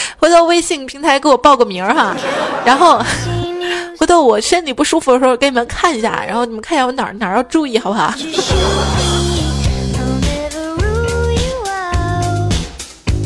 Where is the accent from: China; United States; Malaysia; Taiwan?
China; Shaanxi; 其实我们家那边，就长乐坡那附近，有一种饼啊，反正我从小在那儿吃。